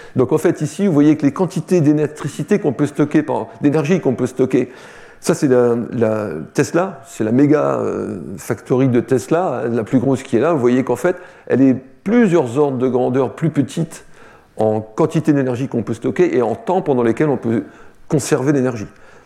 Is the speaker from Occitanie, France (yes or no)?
yes; Toulouse, Occitanie, France; comme je suis toulousain, moi, évidemment, le pire, c'est l'avion.